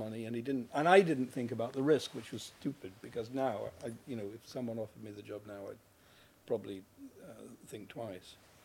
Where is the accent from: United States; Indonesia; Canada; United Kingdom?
United Kingdom; England; accent: English; I drove it out over a border using my English accent on these awful border guards.